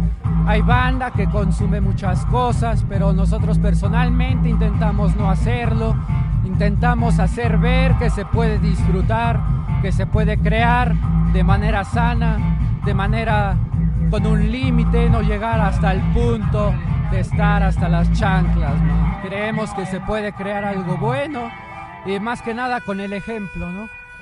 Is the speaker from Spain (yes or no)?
no; Magdalena Petlacalco, Mexico City, Mexico; nosotros somos gente de la Jusco, gente de San Juan, gente de Magdalena Petlacalco, tres hermanos somos de Magdalena Petlacalco.